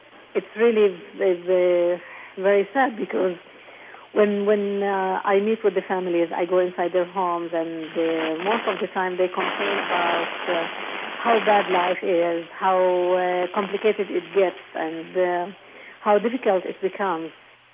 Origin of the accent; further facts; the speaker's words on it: Hebron, West Bank, Palestine; Well, when I grew up in Hebron, it was totally different from what it is now